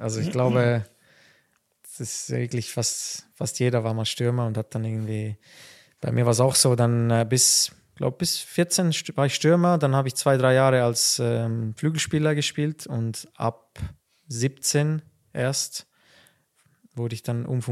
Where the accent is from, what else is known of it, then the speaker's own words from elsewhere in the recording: Wettingen, Aargau, Switzerland; born there; Ich bin nicht in Aarau auf die Welt gekommen, zur Welt gekommen, sondern woanders, in Wettingen.